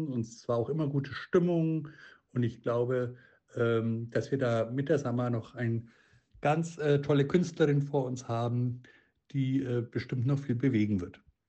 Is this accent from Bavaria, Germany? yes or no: yes; Nuremberg, Bavaria, Germany; born there; Nürnberg, das ist meine Geburtsstadt.